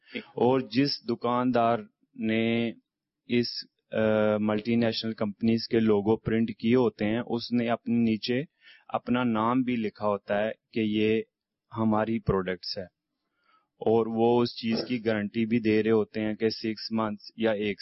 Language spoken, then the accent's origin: Urdu; Lahore, Punjab, Pakistan; میرا تعلق لاہور سے ہے.